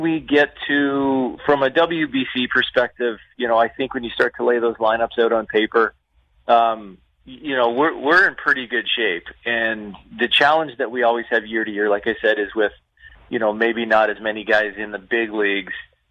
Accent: Canada; We're scrappy. We're who we are as being Canadian.

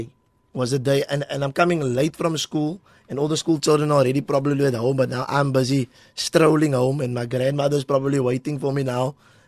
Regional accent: Mitchells Plain, Western Cape, South Africa; So, in a nutshell, I grew up on the Cape Flats in the West Ridge Mitchells Plain and, you know, got hooked on drugs when I was 13 years old.

